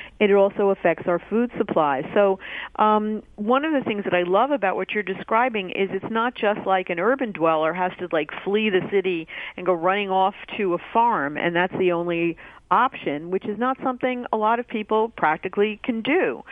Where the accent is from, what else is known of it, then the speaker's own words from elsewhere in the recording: New York, United States; as a New Yorker